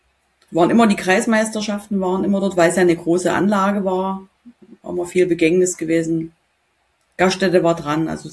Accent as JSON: {"language": "German", "town": "Bautzen", "region": "Saxony", "country": "Germany", "tie": "born or raised there", "said": "Also ich bin aus Bautzen direkt und bin dort im Keglerheim halt groß geworden."}